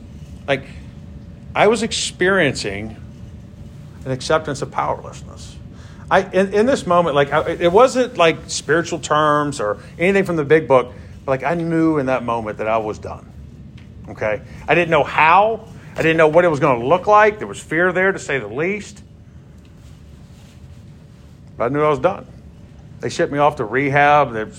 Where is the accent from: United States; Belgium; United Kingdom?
United States; Georgia; I don't know about y'all, but I grew up in Georgia, and, like, this language that y'all are talking out here, like, nobody talks a shit back home, okay?